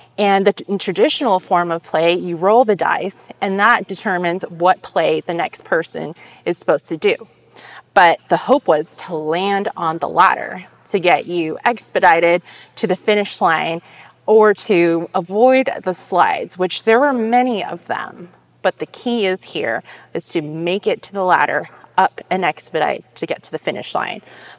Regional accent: California, United States; I was born and raised in California with my two sisters and my parents.

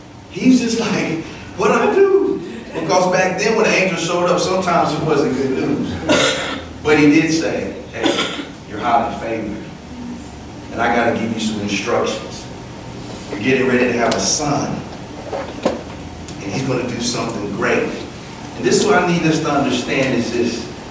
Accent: the South, United States; I'm from the South, and it's hot. I'm a tropical man.

